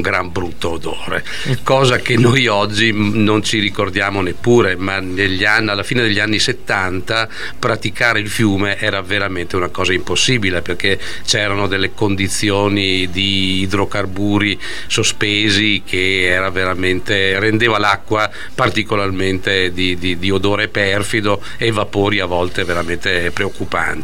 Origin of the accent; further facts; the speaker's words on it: Venice, Veneto, Italy; io arrivo da veneziano, quindi